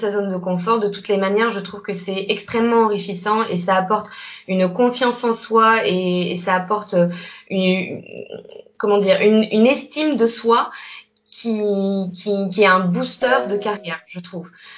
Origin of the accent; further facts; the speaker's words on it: Réunion, France; je suis originaire de La Réunion. J'ai 29 ans, quasiment 29 ans en quelques jours.